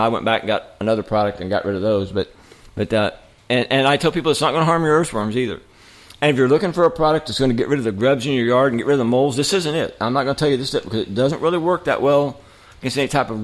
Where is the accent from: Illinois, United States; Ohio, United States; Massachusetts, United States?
Illinois, United States; Mulberry Grove; moved away as an adult; also born or lived in Texas; I was raised in Mulberry Grove and went all through school there, and I'd lived there for several years after that.